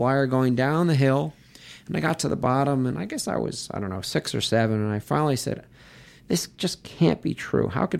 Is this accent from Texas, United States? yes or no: no; Connecticut, United States; growing up in Connecticut, we had lots of farming equipment around